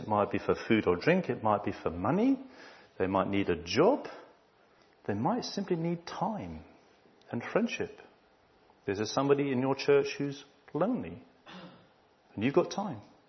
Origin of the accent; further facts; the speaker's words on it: South East England, United Kingdom; And I think as Southern English people, our home is what? Our castle.